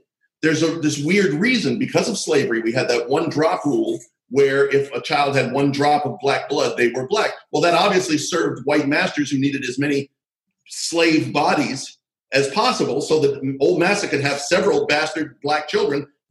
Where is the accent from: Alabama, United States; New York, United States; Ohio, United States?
New York, United States; Queens; So I grew up in Queens, went to high school in the Bronx, this high school called Bronx Science.